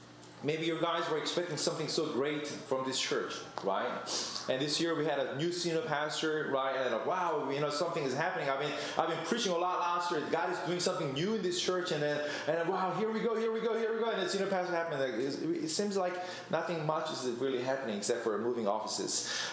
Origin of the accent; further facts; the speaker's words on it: Honduras; moved away as an adult; now in United States; my father is a missionary, so I grew up in Honduras. Ever since I was 12, I grew up in Honduras, and si hablo español, I speak Spanish, right?